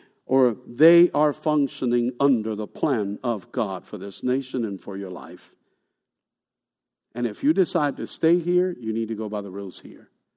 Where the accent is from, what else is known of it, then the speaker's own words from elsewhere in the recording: Puerto Rico; moved away as an adult; also born or lived in Bronx, New York; now in United States; I was born in this country. I was born in the Bronx, New York. But as a little child, I was taken to Puerto Rico, where I was raised, and became a man.